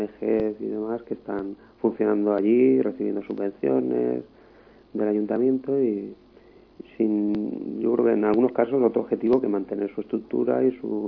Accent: Alicante, Valencian Community, Spain; born there; También colectivos en los barrios donde yo nací, pues un poquito del tema de acción social de la ciudad de Alicante

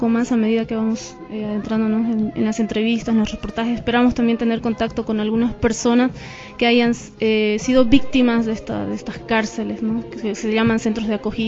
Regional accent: Bolivia; Hola, ¿cómo están a todos? Vengo desde Bolivia.

